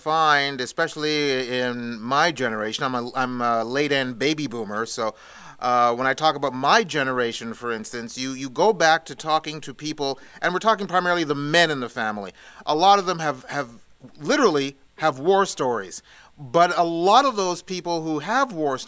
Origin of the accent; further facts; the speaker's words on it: Canada; speaking as a Canadian